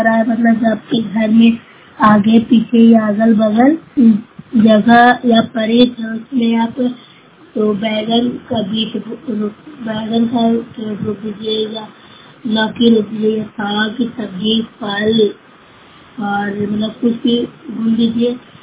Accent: Bihar, India; Block नूतरा Nalanda की रहने वाली हूँ।

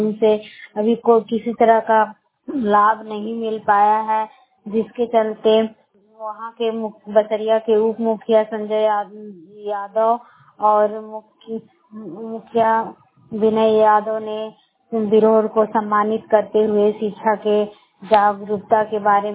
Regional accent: Jharkhand, India; बस संवाददाता सभी को जोहार। मैं बड़कावा प्रखंड की रहने वाली हूँ।

